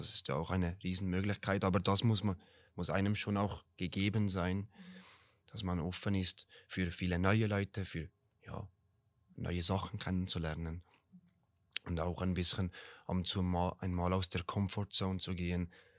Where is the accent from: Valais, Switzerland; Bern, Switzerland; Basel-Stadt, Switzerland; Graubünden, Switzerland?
Valais, Switzerland; für mich als Walliser ist das so oder so eine, ja, eine andere Hausnummer sozusagen.